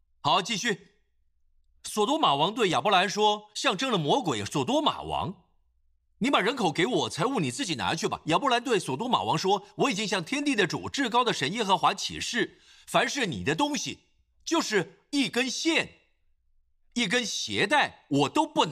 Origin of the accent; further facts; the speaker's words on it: Singapore; also born or lived in Malaysia / Perak, Malaysia; 在马来西亚，我是在马来西亚出生的新加坡人，我母亲在被推进产房途中，我就出生了。